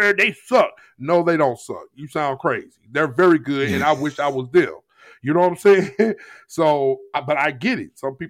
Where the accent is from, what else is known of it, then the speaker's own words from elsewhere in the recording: Jennings, Missouri, United States; Close to it. I grew up in Jennings, Missouri.